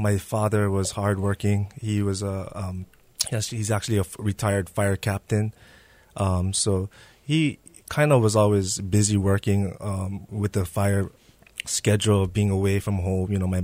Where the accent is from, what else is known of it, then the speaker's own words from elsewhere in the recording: Mililani, Hawaii, United States; I grew up in Mililani.